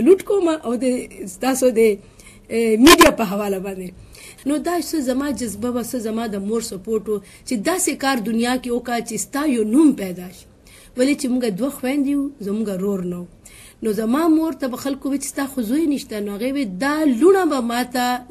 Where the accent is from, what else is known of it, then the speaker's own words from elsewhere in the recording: Khyber Pakhtunkhwa, Pakistan; ما اوم د دې خاورې ما اوم د دې په خاورې